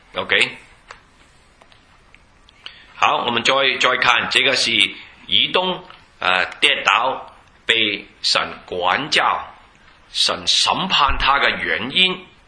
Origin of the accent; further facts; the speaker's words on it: China; 求求神保守我们中国人，特别中国这个国家